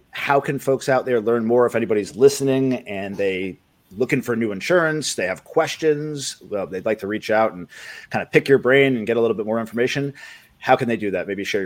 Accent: New York, United States; now in South Florida, United States; I hail from New York many, many years ago. So I consider myself fully integrated in the South Florida lifestyle.

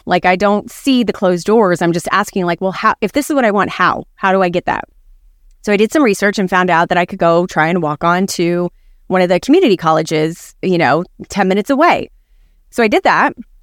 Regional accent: Arizona, United States; I grew up in Arizona.

